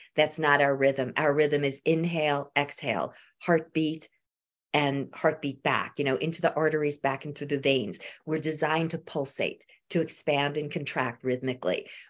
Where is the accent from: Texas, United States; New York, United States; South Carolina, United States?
New York, United States; New York City; I remember I grew up in New York City and they used to brag they're the city that never sleeps.